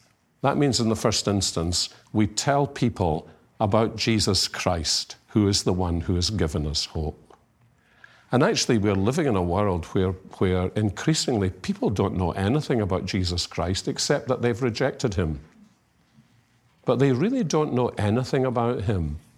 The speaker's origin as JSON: {"language": "English", "town": "Columbia", "region": "South Carolina", "country": "United States", "said": "where do you come from? And I would walk out of the elevator backwards and say to them, Columbia, South Carolina. And watch the expressions on their faces as the door closed, because they were thinking, he doesn't sound as though he comes from around here."}